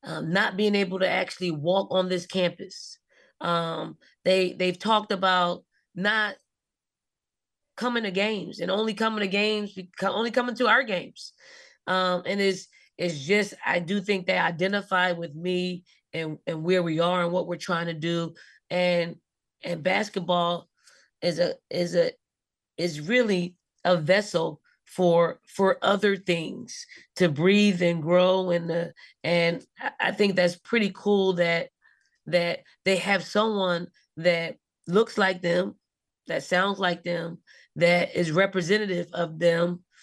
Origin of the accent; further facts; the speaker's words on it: Philadelphia, Pennsylvania, United States; I'm from Philly. You know, you don't really give too many people eye contact.